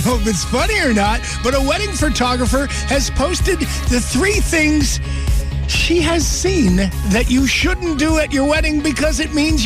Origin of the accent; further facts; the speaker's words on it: Ireland; Now, I disagree with number 3 because I'm Irish.